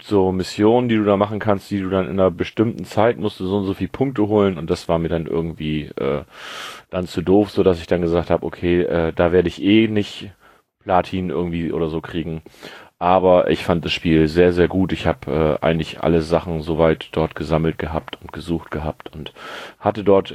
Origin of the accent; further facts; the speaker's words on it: Northern Germany, Germany; Als Norddeutscher weiß man das doch.